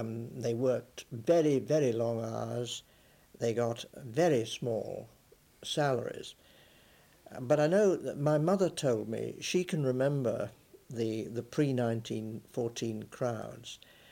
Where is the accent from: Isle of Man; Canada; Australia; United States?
Isle of Man; Douglas; born there; In my recollection during my childhood, because of course I was born in Douglas